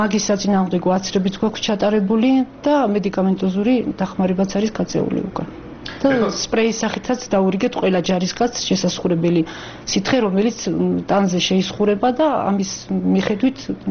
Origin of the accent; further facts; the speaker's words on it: Ereti, Shida Kartli, Georgia; მე თვითონ დაბადებული და გაზრდილი ვარ ერეთში, სოფელი ერეთი გაგებული გეკნათ.